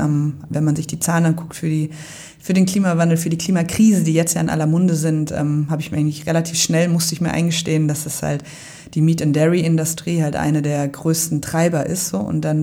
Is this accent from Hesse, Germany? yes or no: yes; Marburg, Hesse, Germany